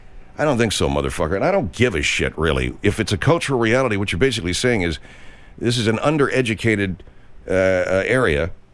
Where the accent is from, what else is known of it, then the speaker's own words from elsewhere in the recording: Arcadia, California, United States; also born or lived in Sierra Madre; because I grew up in Arcadia, which is right there in the just below the foothills. And then for a while I lived in Sierra Madre, which is in the foothills of the San Gabriel Mountains.